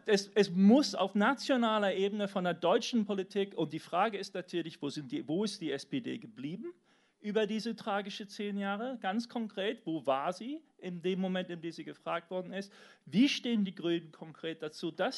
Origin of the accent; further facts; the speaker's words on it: United Kingdom; German is a second language; das ich bestimmt teile, unglücklich als Brite natürlich